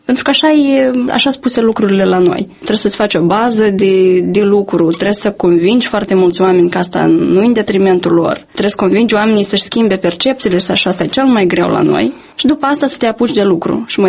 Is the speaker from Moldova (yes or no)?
yes; Moldova; dar eu cred că noi avem încă o problemă, ca moldoveni, ca țară